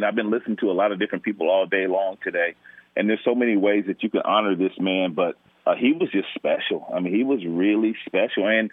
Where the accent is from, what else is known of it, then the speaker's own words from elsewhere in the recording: Santa Monica, California, United States; Well, I mean, I grew up in Santa Monica, California, and I grew up a Dodgers fan.